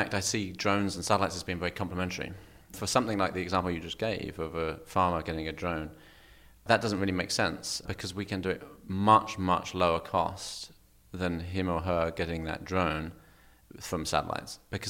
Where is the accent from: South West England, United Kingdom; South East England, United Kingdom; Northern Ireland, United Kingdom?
South East England, United Kingdom; Kent, just south of London.